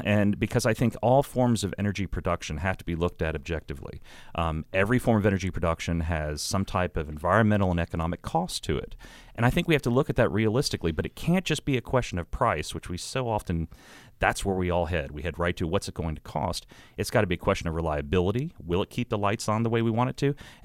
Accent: West Virginia, United States; In my home state of West Virginia, no county out of 55 supported the president.

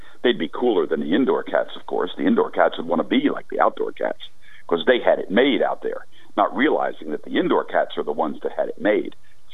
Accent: Philadelphia, Pennsylvania, United States; Early gospel music influence on me growing up in Philly, the early days of the … our career in gospel

